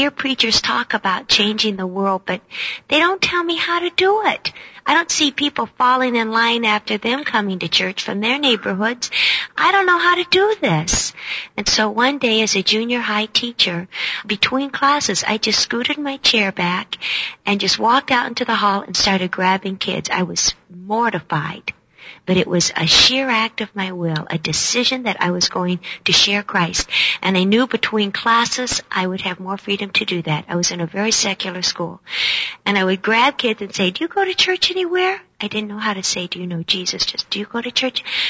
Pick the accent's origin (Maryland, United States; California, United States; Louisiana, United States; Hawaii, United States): Hawaii, United States; we grew up in Hawaii, and several times at different schools, the principal would call my parents